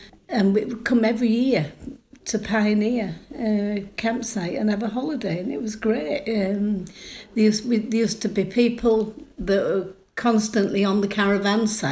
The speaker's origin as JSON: {"language": "English", "town": "Hull", "region": "Yorkshire and the Humber", "country": "United Kingdom", "tie": "born or raised there", "said": "I grew up in Hull. I was born down Westcott Street on Holderness Road, and then we lived North Hull Estate for until the 70s."}